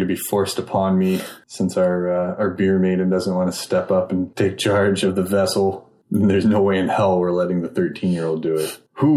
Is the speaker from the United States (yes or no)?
yes; San Diego, California, United States; I grew up in San Diego. Everybody surfs.